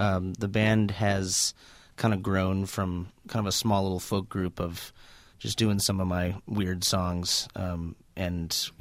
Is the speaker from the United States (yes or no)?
yes; Evanston, Illinois, United States; I'm from Evanston, so